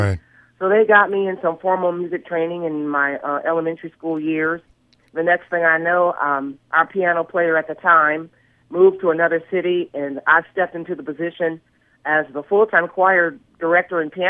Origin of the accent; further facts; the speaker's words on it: Jackson, Michigan, United States; But I grew up in Jackson, Michigan, not far from Detroit.